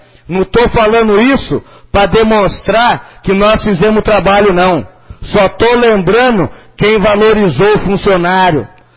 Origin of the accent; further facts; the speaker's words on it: Jataizinho, Paraná, Brazil; nasci, vivi e vou morrer em Jataizinho.